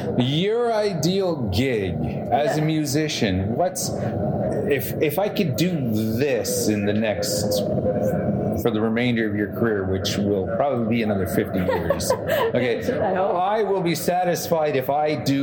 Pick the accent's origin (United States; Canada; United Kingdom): Canada; As a Canadian, eh?